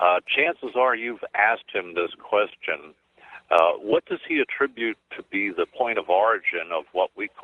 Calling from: Tampa, Florida, United States; from Tampa.

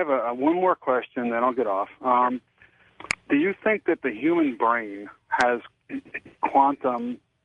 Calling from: Dayton, Ohio, United States; I'm calling from Dayton, Ohio.

